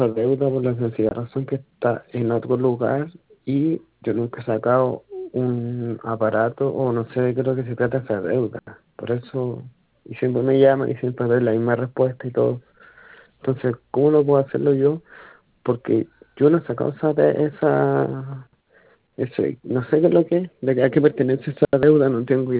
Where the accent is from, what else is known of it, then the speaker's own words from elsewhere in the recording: Puente Alto, Santiago Metropolitan, Chile; yo soy de Puente Alto y toda mi vida he vivido en Puente Alto.